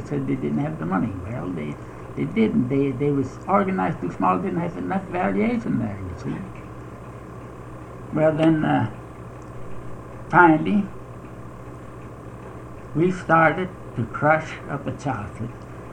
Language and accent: English; Cameron, United States; moved away as an adult; now in Canada; No. See, where I was raised in Cameron. And then I farmed at Cameron for 3 years. Then we went to Canada, my brother, August, and myself.